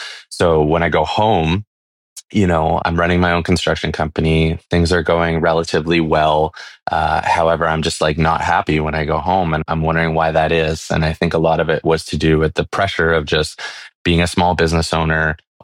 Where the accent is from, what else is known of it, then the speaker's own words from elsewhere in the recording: Barrie, Ontario, Canada; this exists right here in my hometown in Barrie.